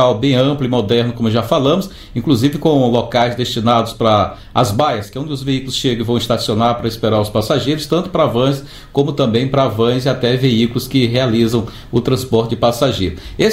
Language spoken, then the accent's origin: Portuguese; Maranhão, Brazil; sou da Baixada Maranhense